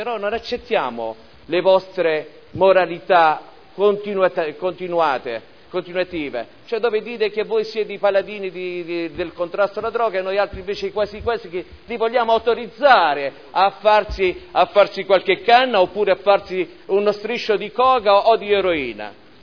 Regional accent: Modena, Emilia-Romagna, Italy; born there; io sono nato a Modena dal 78

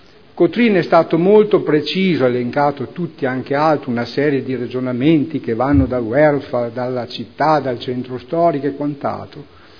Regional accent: Bologna, Emilia-Romagna, Italy; now in Modena, Italy; Io amo leggere solo perché sono bolognese, 35 anni che abito a Modena, sì.

